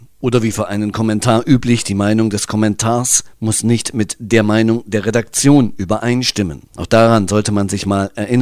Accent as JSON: {"language": "German", "region": "Thuringia", "country": "Germany", "said": "ich bin Thüringer"}